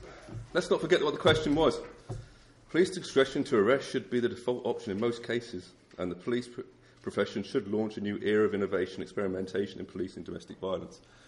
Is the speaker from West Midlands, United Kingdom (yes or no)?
yes; West Midlands, United Kingdom; I'm from the West Midlands